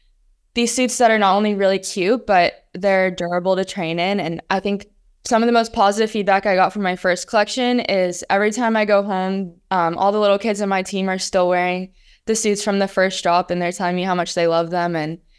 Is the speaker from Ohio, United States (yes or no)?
no; Sarasota, Florida, United States; we actually got to do the shoot in my hometown, Sarasota.